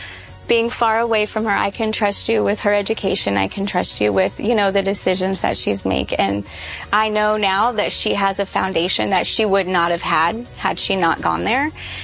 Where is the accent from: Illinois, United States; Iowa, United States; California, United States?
California, United States; Sacramento; I'm from Sacramento, California.